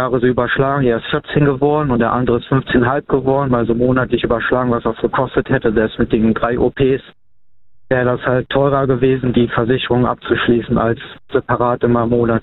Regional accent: Bremen, Germany; Aus Bremen komme ich.

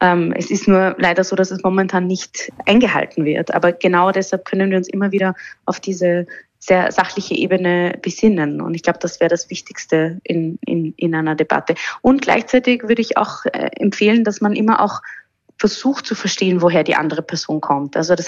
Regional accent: Vienna, Austria; ich bin zum Beispiel jüdisch in Wien aufgewachsen

